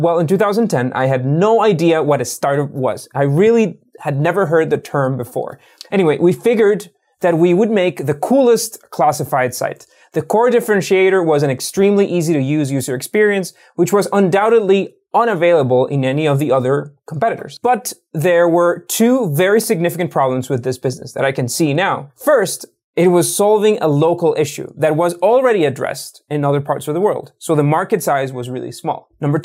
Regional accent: Costa Rica; remember, I'm from Costa Rica.

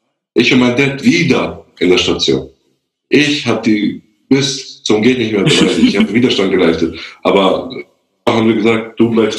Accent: Germany; born there; So, ich bin ja in Deutschland geboren, auch quasi.

